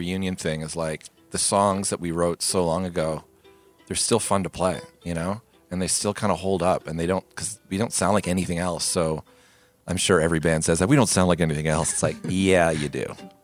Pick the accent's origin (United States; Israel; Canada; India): Canada; Mississauga, Ontario; my mom is from Montreal and my dad's from England. And we grew up in Toronto or Mississauga in the suburbs.